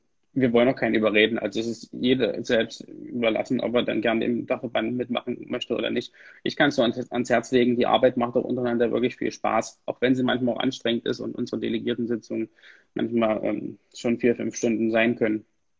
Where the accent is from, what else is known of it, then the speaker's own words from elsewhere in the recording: Germany; Also in den USA zum Beispiel, ich bin manchmal als Deutscher im Straßenverkehr, würde ich gerne so oft hupen